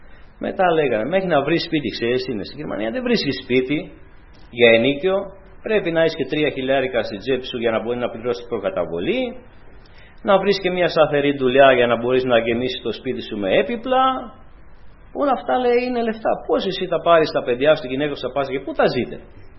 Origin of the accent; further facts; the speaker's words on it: Romania; now in Greece; όταν πάω στη Ρουμανία, που εκεί γεννήθηκε και είναι η πατρίδα μου. Εγώ λέω, η πατρίδα μου είναι εδώ πέρα στην Ελλάδα.